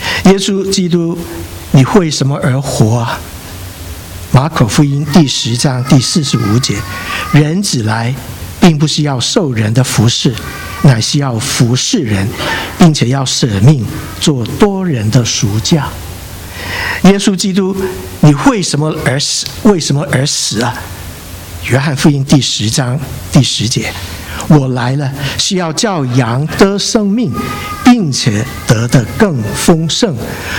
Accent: Zhongshan, Guangdong, China; 我跟他是同乡，我也是中山人，翠亨川的人，而我们跟他有世代，世世代代都相识的。

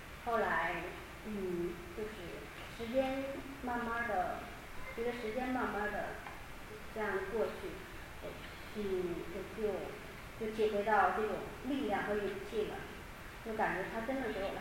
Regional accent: Shenyang, Liaoning, China; moved away as an adult; now in United States; 我是来自东北沈阳，现在那里边是正在下雪纷纷

